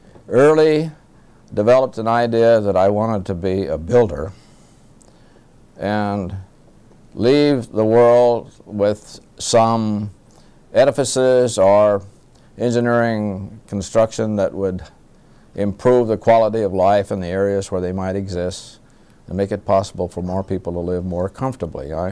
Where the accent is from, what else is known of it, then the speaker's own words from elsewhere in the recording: Missouri, United States; also born or lived in Kansas; Yes, I was born in Kansas and grew up in western Missouri.